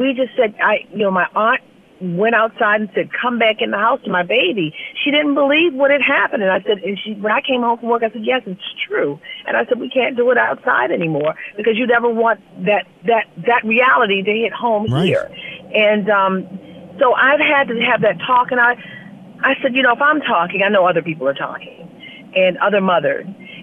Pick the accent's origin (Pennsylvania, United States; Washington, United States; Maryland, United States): Maryland, United States; Baltimore; I'm a resident of the Baltimore area. I grew up in Baltimore City.